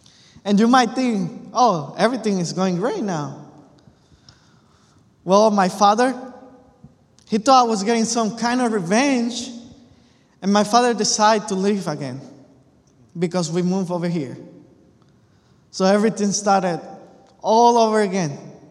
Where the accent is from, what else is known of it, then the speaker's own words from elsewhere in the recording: Puerto Rico; I was raised and born in Puerto Rico. I was raised in church all my life.